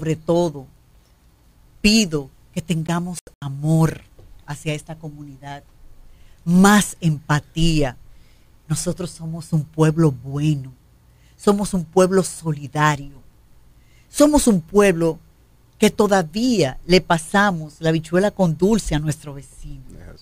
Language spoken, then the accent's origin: Spanish; Dominican Republic; Nosotros somos ciudadanos dominicanos.